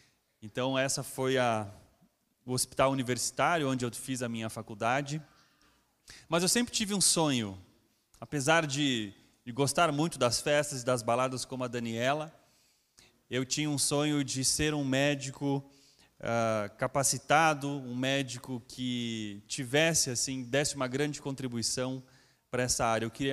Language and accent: Portuguese; Santa Catarina, Brazil; born there; also born or lived in Florianópolis; Eu nasci em Santa Catarina, no oeste do estado, numa família muito católica, muito tradicional italiana.